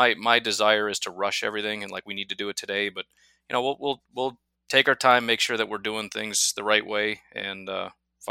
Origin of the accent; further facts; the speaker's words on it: Northern US, United States; I'm a Northerner and I like sweet cornbread and super moist, not dry, crumbly nonsense.